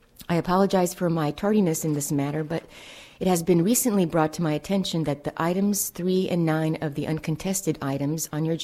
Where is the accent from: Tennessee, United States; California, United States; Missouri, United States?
California, United States; McKinleyville; I'm from McKinleyville, California